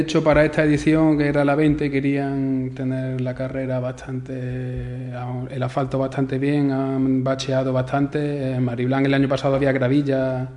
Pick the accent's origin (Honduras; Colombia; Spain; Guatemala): Spain; Priego de Córdoba, Andalusia; Yo soy de Priego de Córdoba y allí no tenemos.